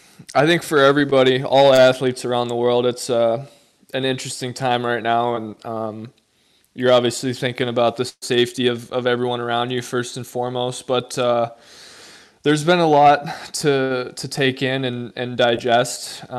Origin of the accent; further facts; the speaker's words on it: Michigan, United States; also born or lived in Windsor, Canada; So I was born in Windsor, but then my dad got relocated to Michigan with his job working for Ford. So I only lived in Windsor for about a year and a half, and then moved to the States, and I've been there ever since.